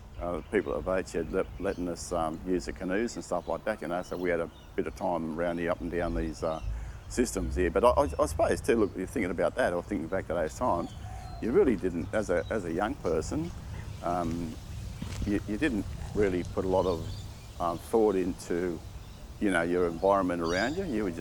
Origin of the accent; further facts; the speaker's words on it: La Perouse, New South Wales, Australia; I'm a Gadigal man. I'm originally from La Perouse and grew up within the Sydney area, my area, the Eora, where I still live today.